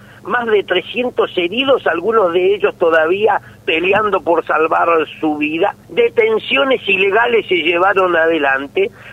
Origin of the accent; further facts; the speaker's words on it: Patagonia, Argentina; Yo, mire, soy patagónico, ni siquiera en la nieve he usado un pasamontaña.